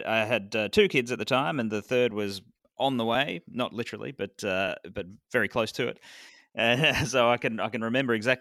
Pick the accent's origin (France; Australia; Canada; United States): Australia; Melbourne, Victoria; I'm from Melbourne in Australia.